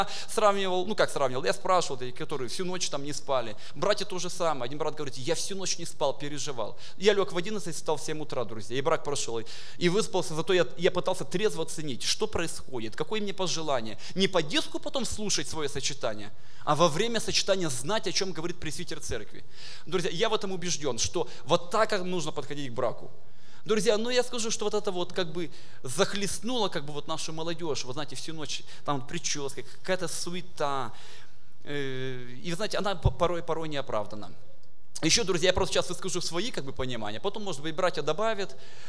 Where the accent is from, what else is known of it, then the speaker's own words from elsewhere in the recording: Moscow, Russia; и для вас тоже как москвич